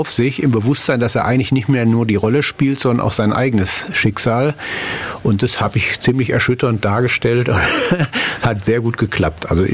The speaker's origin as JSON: {"language": "German", "region": "North Rhine-Westphalia", "country": "Germany", "said": "ich komme aus dem Ruhrgebiet, wie man vielleicht ein bisschen hört."}